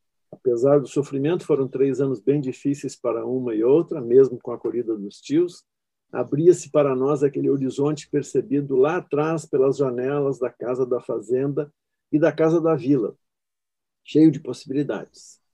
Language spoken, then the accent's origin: Portuguese; Novo Hamburgo, Rio Grande do Sul, Brazil; born there; como eu sou nascido em Novo Hamburgo